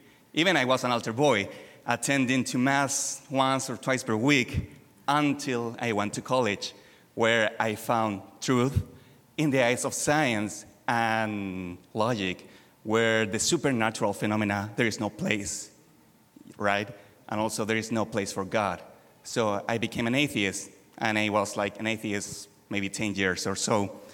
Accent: Chile; English is a second language; now in United States; I am from Chile, and I am Chi Alpha at Michigan State University.

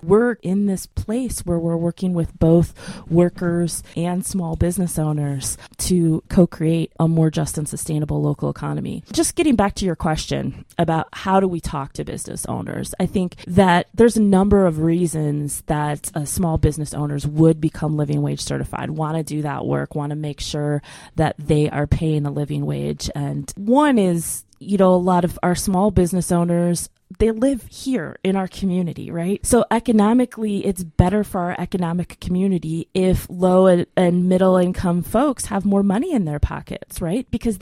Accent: Cleveland, Ohio, United States; now in Asheville, United States; I'm from Cleveland, Ohio, okay, originally.

